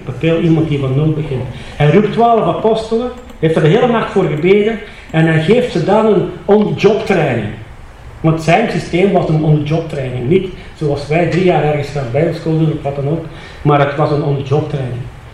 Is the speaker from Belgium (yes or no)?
yes; Sint-Truiden, Flanders, Belgium; ik kom uit de Fruitstreek, Sint-Truiden. Hier is een naam Peer, maar ik zit in de streek waar de peren zijn. En ik ben 43 jaar christen, 42 jaar getrouwd.